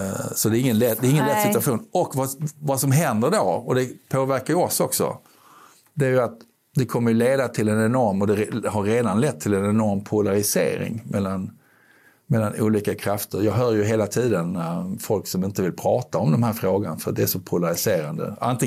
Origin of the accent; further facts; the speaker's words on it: Skåne, Sweden; accent: Scanian; Min skånska i 11 timmar.